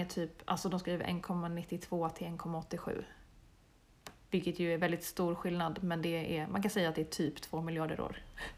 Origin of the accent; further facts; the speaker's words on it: Stockholm, Stockholm County, Sweden; För jag är ju från Stockholm, precis som du va?